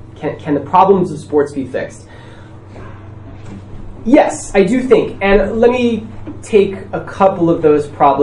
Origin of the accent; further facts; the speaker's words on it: San Diego, California, United States; I'm from San Diego and our stadium's junk